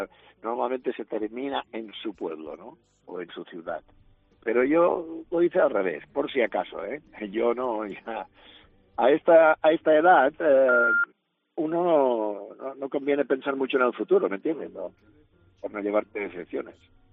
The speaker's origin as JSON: {"language": "Spanish", "town": "Palma", "region": "Balearic Islands", "country": "Spain", "tie": "born or raised there", "said": "Los conciertos que hago en mi tierra siempre me imponen demasiado."}